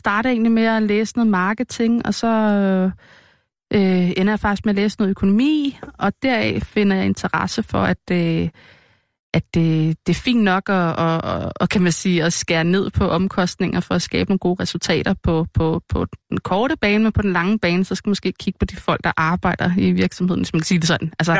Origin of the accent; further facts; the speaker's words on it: Kirke Sønderup, Zealand, Denmark; Så vil jeg nok sige Vestsjælland, for det er jo der, jeg sådan mest har haft min folkeskolegang.